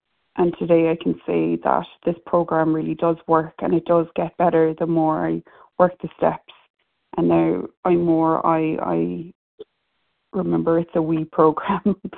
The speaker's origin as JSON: {"language": "English", "country": "Ireland", "tie": "born or raised there", "said": "Ireland, and it just seemed so difficult for me to understand growing up."}